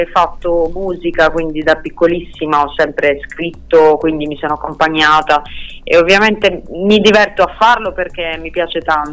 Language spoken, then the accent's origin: Italian; Gravina in Puglia, Apulia, Italy; now in Altamura, Italy; non sono neanche di Matera peraltro, sono di Gravina e vivo ad Altamura